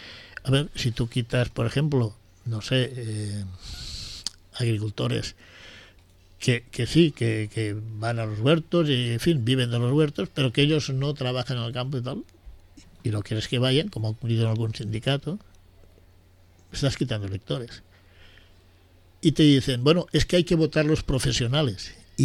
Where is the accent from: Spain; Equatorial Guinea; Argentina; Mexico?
Spain; ¿Por qué va a tener más derechos aquel que yo, que soy de aquí de España?